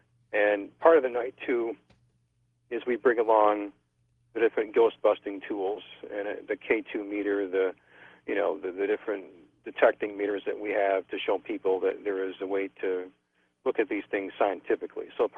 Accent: Hamburg, New York, United States; One's in Hamburg, my hometown, and one's in Lockport. They're both, you know, around Buffalo.

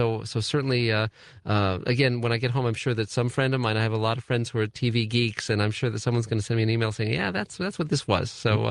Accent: Santa Monica, California, United States; I was born in Santa Monica, California. So I'm a local.

